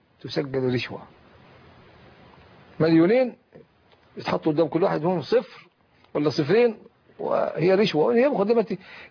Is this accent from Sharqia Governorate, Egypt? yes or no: no; El Mahalla El Kubra, Gharbia, Egypt; في مدينتي البسيطة المتواضعة المحلة الكبرى